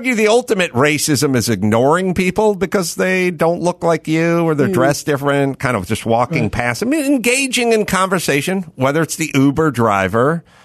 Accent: North Hollywood, California, United States; born there; I was born in North Hollywood.

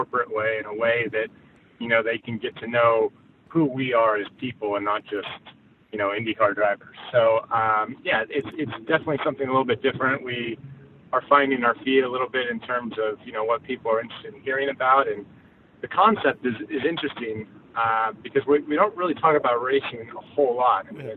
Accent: United States; now in Indianapolis, United States; I grew up near Lake Tahoe. So when I wasn't skiing, I was on a boat of some sort.

